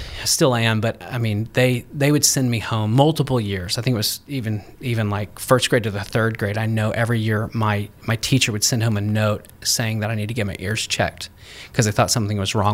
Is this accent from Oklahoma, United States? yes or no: yes; Oklahoma, United States; So originally from Oklahoma. Okay. So grew up in the panhandle of Oklahoma, Tornado Alley, lived in a trailer park till I was 10